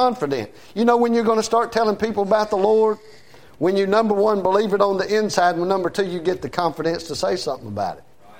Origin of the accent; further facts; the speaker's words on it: the South, United States; You know what? I'm a Southerner. I don't care if you like it or not.